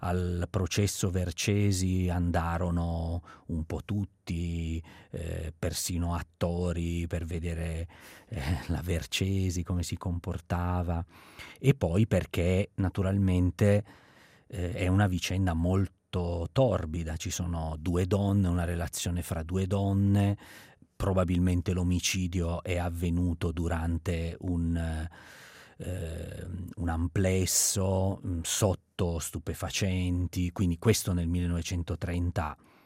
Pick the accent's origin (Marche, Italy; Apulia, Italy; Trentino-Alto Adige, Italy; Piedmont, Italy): Piedmont, Italy; Turin; Allora, premetto che io sono di Torino